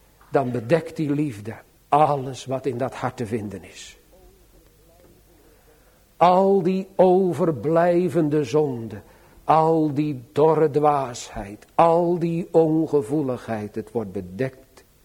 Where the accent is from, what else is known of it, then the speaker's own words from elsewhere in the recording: Sliedrecht, South Holland, Netherlands; born there; Zoals het gebeurd is in de plaats waar ik geboren ben, rondom het jaar 1930. Dat wijlen dominee Riekel onder de ouderen bekend die toen in Sliedrecht stond.